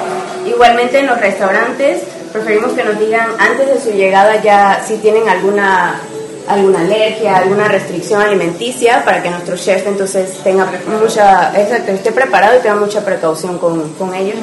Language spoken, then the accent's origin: Spanish; Panama; De Panamá.